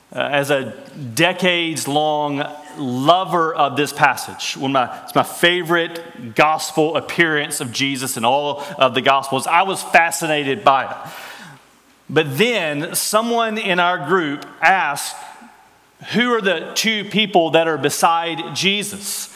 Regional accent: Alabama, United States; growing up in Northwest Alabama, I would have called some really nice rugs on the side.

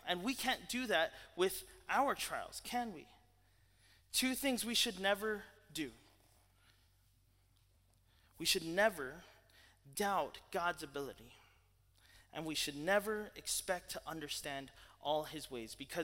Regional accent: Louisville, Kentucky, United States; now in Texas, United States; I came from Louisville before we moved to Texas, and we have a lot of Cardinals up there.

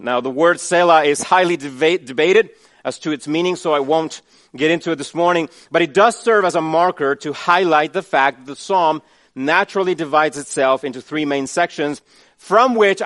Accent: Chile; Growing up in Chile, I lived through many earthquakes.

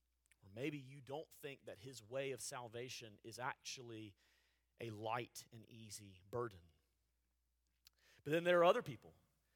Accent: Montgomery, Alabama, United States; Growing up in Montgomery, Alabama, and having a dad from Mobile, I often went down to the beach, down to the Gulf of Mexico

